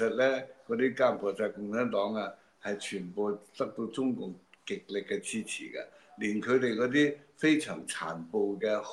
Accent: Guangdong, China; 我都係廣東人

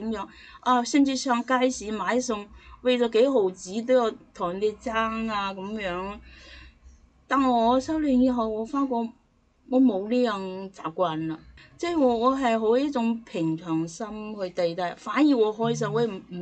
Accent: North China, China; 我哋係北方人嘅性格咧，係比較剛烈啲嘅，所以我哋嘅性格咧有時好急躁啦。

